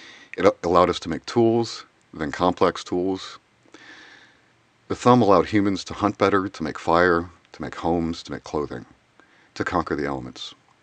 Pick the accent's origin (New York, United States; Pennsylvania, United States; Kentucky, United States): Pennsylvania, United States; Pittsburgh; I'm from the United States. I grew up in Pittsburgh, Pennsylvania.